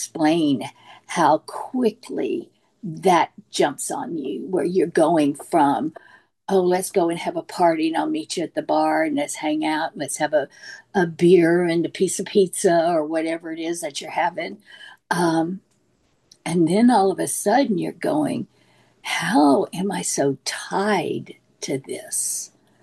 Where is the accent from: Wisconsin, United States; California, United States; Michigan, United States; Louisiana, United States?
Louisiana, United States; And I'm originally from Louisiana, so hang with my homeboy from New Orleans.